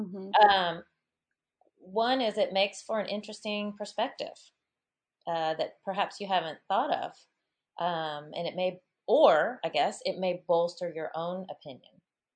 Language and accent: English; Midwest, United States; We're both from the Midwest.